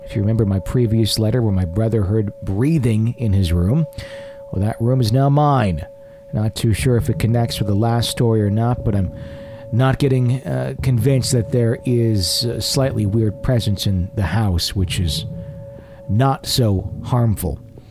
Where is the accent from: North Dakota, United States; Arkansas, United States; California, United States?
Arkansas, United States; Stuttgart; I'm from the self-proclaimed rice and duck capital of the world. It's a small town in Arkansas named Stuttgart. My older brother and I grew up in Stuttgart.